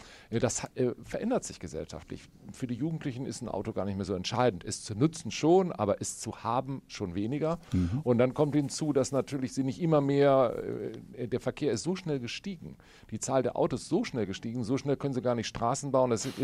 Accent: Bonn, North Rhine-Westphalia, Germany; Also ich beobachte zum Beispiel als Bonner am Samstag

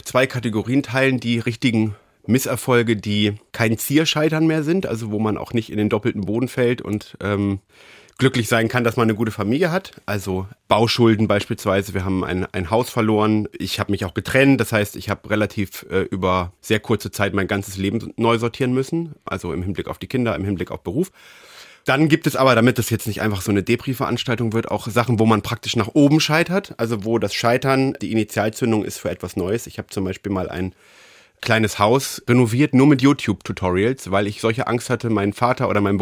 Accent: Verden, Lower Saxony, Germany; moved away as an adult; Also ich habe ja meine Heimatstadt damals so mit 19, glaube ich, verlassen und wollte nie zurück.

